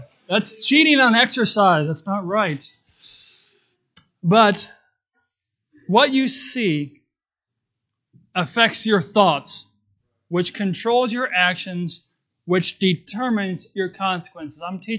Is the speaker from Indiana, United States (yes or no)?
yes; Terre Haute, Indiana, United States; don't call me because I'm from Terre Haute and your pizza's going to be very cold by the time I get there.